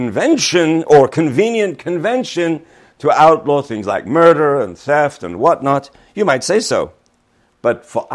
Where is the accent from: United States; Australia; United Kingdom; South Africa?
United Kingdom; I am actually British. I do. If I'm around British people, the accent is going to come back.